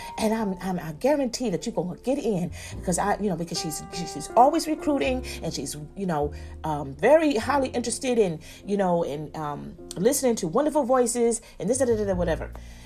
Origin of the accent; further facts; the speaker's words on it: Newark, New Jersey, United States; because I'm originally from Newark, New Jersey. So Princeton is in New Jersey, of course.